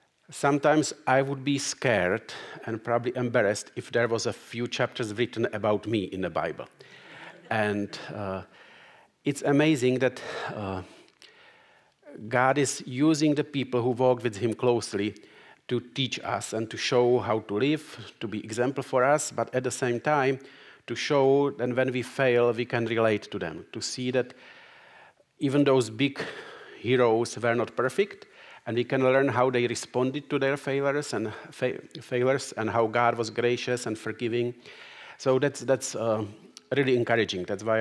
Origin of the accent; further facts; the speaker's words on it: Czechia; born there; English is a second language; moved away; I am Czech, so I was born in Czech